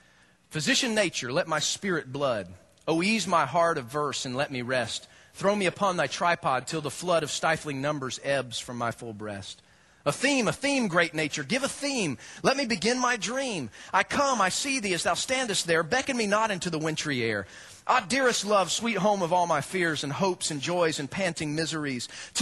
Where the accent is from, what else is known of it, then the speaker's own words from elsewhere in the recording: Georgia, United States; Hey, I know exactly where I-85 is. I'm from Georgia, so I get it